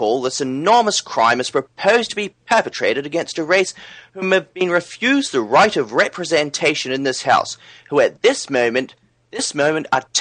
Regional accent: Ireland; I'm actually Irish, John.

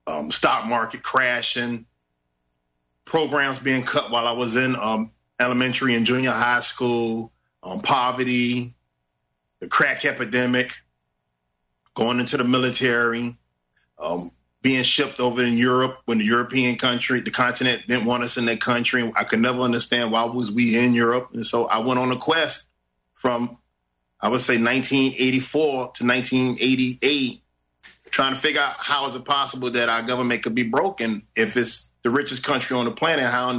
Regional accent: Miami, Florida, United States; Colombia is so far away from where I grew up in Miami, it was impossible.

